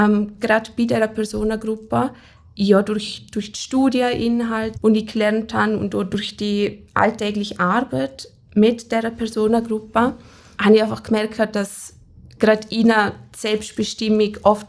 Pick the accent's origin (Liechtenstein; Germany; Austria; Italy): Liechtenstein; ich komme aus dem Fürstentum Liechtenstein